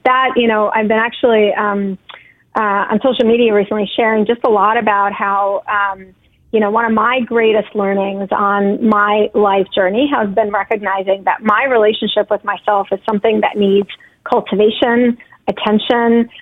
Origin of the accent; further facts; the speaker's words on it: New York, United States; Like to me, like I'm a New Yorker, like I don't have a green thumb on my body